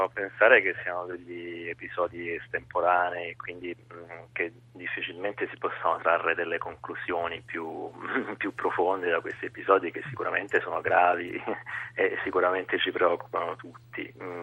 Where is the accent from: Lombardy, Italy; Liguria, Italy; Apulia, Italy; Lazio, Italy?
Apulia, Italy; Taranto; Io poi sono di Taranto, per cui sono sensibile in questo momento alla questione ambientale